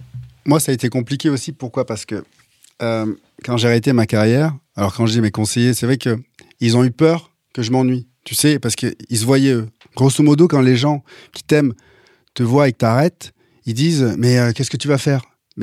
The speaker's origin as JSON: {"language": "French", "town": "Pau", "region": "Nouvelle-Aquitaine", "country": "France", "said": "je viens de Pau"}